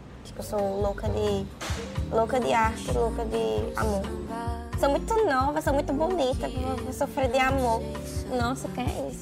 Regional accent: Jericó, Paraíba, Brazil; also born or lived in Feira de Santana; Eu nasci na Bahia, em Feira de Santana. Só que com 9 meses eu fui pro sertão da Paraíba, numa cidade chamada Jericó, paraibaiana. Paraibaiana, sertaneja, nordestina.

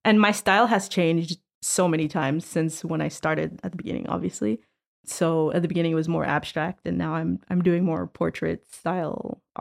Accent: Dollard-des-Ormeaux, Quebec, Canada; Well, where I'm living is essentially where I grew up. And I moved a little bit back and forth throughout Montreal, but I grew up in DDO and I'm still in DDO today.

